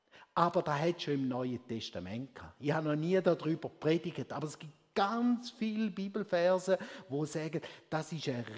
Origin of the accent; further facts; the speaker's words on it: Switzerland; Als Schweizer, Prägung über Generationen, haben wir eine ganz starke Betonung auf Sicherheit durch Absicherung.